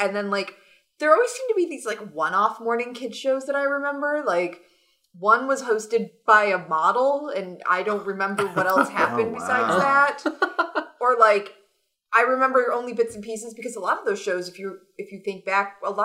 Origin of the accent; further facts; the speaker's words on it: the South, United States; No. I grew up in the South, though.